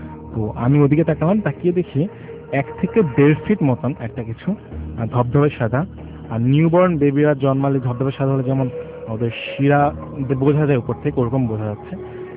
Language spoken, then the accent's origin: Bangla; Dhaka, Dhaka Division, Bangladesh; ফার্মগেট থেকে এসেছি।